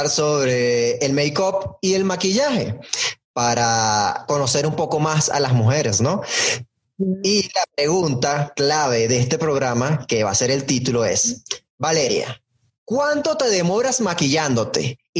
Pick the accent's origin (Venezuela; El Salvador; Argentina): Venezuela; y aparte es venezolana, de mi tierra.